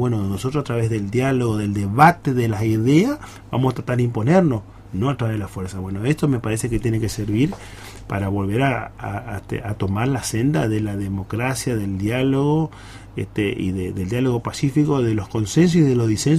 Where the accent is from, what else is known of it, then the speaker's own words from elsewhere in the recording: Corrientes, Argentina; los libreros también somos correntinos